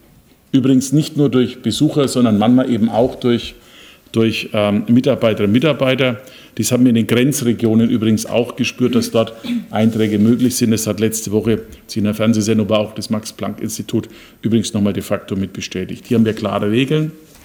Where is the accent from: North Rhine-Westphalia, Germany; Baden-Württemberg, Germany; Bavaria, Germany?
Bavaria, Germany; die sogenannte Startezeit bei uns in Bayern, wie man sagt, zwischen Weihnachten und Neujahr